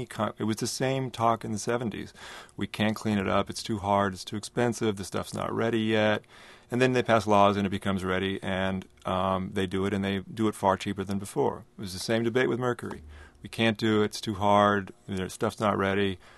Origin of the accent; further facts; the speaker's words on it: California, United States; I want to say I grew up in Silicon Valley, and I am a big believer in technology as a tool to solve social problems